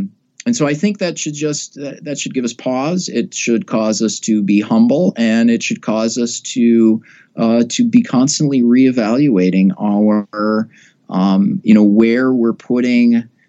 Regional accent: Minnesota, United States; And So I grew up in Minnesota, obviously. I grew up playing hockey. I was a youth hockey coach.

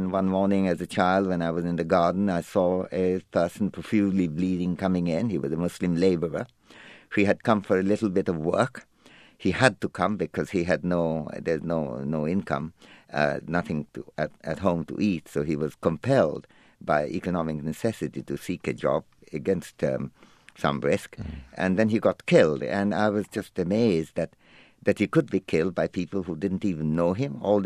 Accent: India; now in United States; I am from India and still remain an Indian citizen or resident here.

